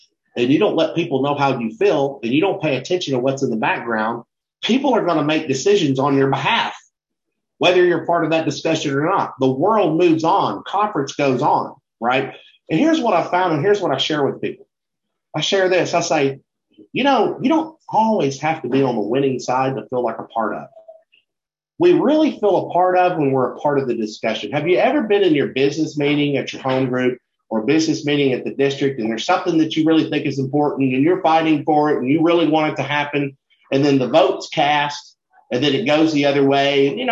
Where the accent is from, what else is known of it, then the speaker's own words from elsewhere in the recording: Tennessee, United States; it should be abundantly clear that I'm not from New Jersey. I'm from the great state of Tennessee, which is the southeast of the Bible Belt.